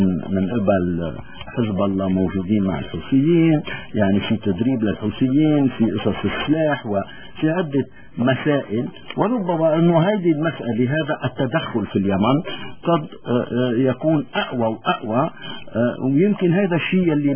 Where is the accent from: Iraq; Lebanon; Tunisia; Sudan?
Lebanon; فبالتالي أنا كلبناني